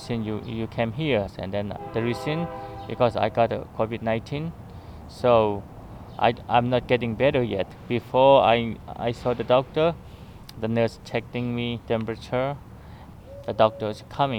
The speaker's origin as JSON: {"language": "English", "country": "Myanmar", "second_language": "English", "said": "I am from Myanmar, Burma."}